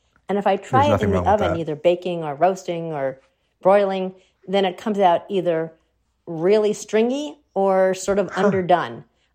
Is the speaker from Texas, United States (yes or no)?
no; New Rochelle, New York, United States; I'm from New Rochelle in New York.